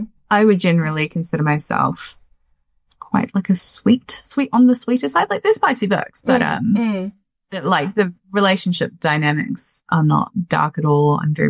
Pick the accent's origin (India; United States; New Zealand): New Zealand; Auckland; Auckland is my hometown, so I'm very excited to have an excuse to go home.